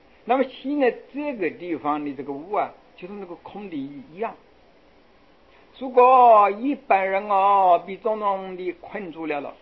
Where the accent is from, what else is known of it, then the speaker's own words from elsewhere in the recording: China; 我们中国人啊，不但是神性贪哦